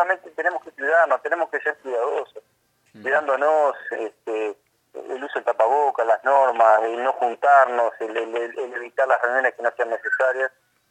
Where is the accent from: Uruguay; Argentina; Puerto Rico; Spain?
Uruguay; como los uruguayos, viste que somos siempre de llegar a último momento